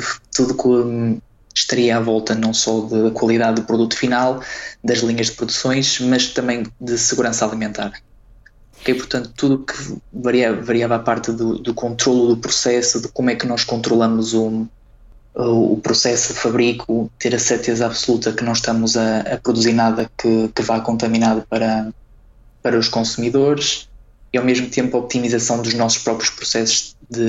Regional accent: Braga, Portugal; eu posso dizer que sou uma pessoa natural de Braga, portanto sou bracarense

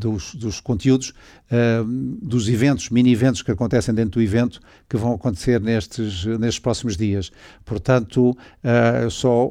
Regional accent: Lisbon, Portugal; e eu que sou do Sul, embora viva cá no Norte, e sinto-me até com netas nascidas cá no Norte, eu sinto-me minhoto, uma neta nascida em Braga e outra neta nascida na Póvoa de Varzim, e sendo Lisboa até Alfacinha, mudei-me há uns anos para viver de tempo inteiro

